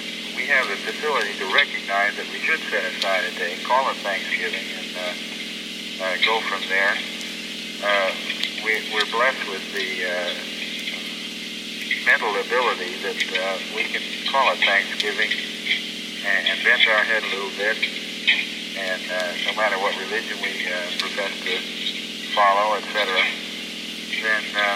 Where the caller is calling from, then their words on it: Baltimore, Maryland, United States; We're calling in from Baltimore